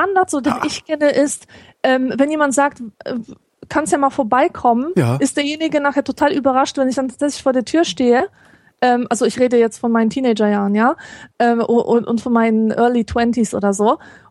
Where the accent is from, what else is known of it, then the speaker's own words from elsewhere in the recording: Poland; wenn ich als Pole einen Besuch erwarte